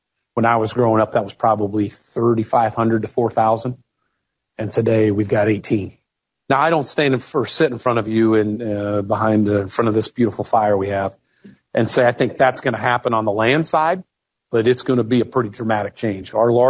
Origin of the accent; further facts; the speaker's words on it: Bagley, Iowa, United States; I grew up in Bagley, Iowa. That's population 150, if we're lucky. A big day was going to Des Moines, 60 miles away.